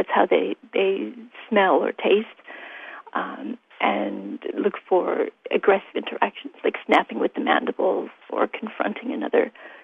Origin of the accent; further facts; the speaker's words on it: Minnesota, United States; but I grew up in Minnesota in the United States, and we just didn't have termites there.